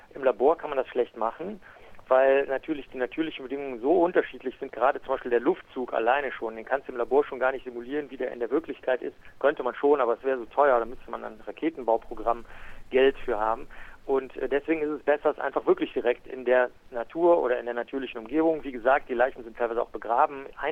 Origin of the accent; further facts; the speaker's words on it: Cologne, North Rhine-Westphalia, Germany; als Kölner etwas Großstädter